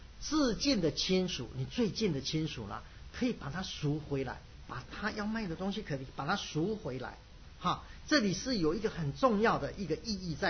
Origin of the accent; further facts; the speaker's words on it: China; 我们中国人的那个文化里面好像婆媳的关系哈，很难很难找到说是有那么亲密的婆媳哈。